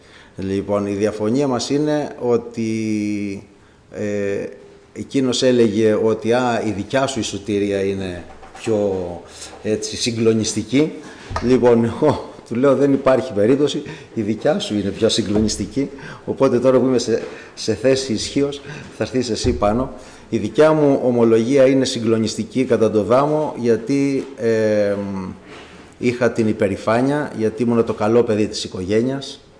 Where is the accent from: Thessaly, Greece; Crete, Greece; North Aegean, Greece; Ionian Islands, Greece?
North Aegean, Greece; Lemnos; born there; εγώ γεννήθηκα στη Λίμνο.